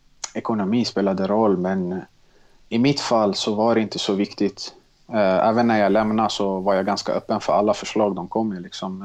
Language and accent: Swedish; Stockholm, Stockholm County, Sweden; Jag är uppvuxen i Tensta, flyttade när jag var 6 år till Mälarhöjden Bredäng.